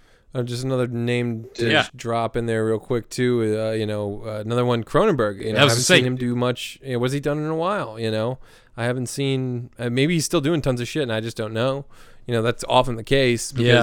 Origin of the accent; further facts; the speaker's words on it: Midwest, United States; I grew up in the Midwest.